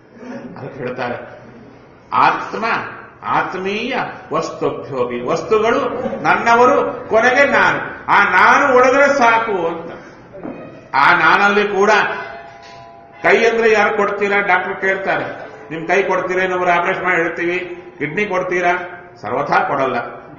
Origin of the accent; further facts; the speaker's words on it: Kurnool, Andhra Pradesh, India; ನಮ್ಮ ಊರು ಕರ್ನೂಲು ಅಂತ. ಕರ್ನೂಲು ಅಂದ್ರೆ ಮಂತ್ರಾಲಯ ಪಕ್ಕ.